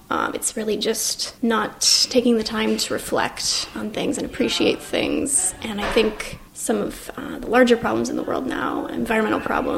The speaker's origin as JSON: {"language": "English", "town": "Eagan", "region": "Minnesota", "country": "United States", "said": "I'm 23 years old. I'm from Eagan, Minnesota, which is just south of the Twin Cities."}